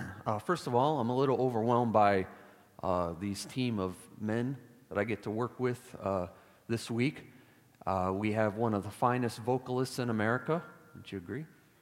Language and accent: English; Chicago, Illinois, United States; My teams, I'm from Chicago, born and raised, so we follow our Chicago teams.